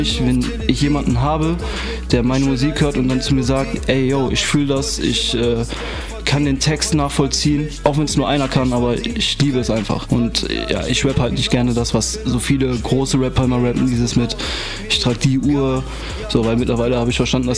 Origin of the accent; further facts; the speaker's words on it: Gladbach, North Rhine-Westphalia, Germany; Ich komme hier aus Gladbach.